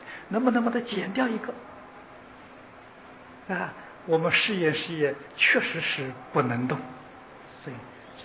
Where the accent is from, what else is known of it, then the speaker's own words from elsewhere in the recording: China; 你看我们中国人喜欢呢吊这个风铃啊，风铃是金属做的